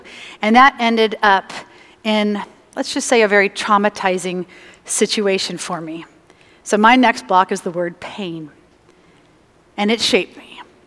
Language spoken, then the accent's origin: English; San Clemente, California, United States; So I'm the youngest of 4 girls. We grew up in San Clemente, and we had a lot of fun.